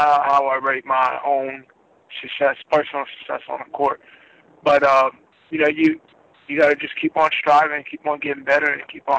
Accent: Dix Hills, New York, United States; Yeah, I grew up in Dix Hills, New York, right out in Long Island

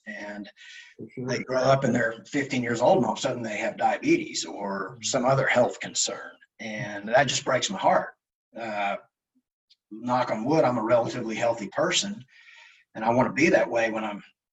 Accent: Arlington, United States; I grew up a lot in Arlington. I went to junior high and high school here. So I knew this location. I was like, well, I'm from Arlington. My parents still live there.

